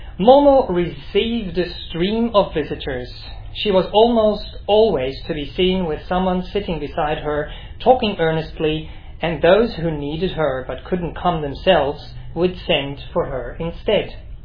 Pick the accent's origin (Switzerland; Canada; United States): Switzerland; Right, so I'm from Switzerland, and when I was quite young, I don't know actually when